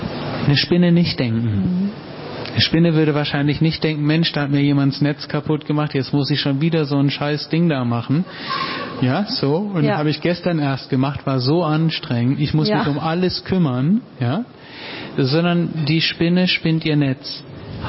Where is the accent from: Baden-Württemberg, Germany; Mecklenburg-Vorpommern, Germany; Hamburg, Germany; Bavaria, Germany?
Hamburg, Germany; Und er hat gesagt, wo kommst du denn her? Bist du aus Berlin? Da habe ich gesagt, nee, aus Hamburg.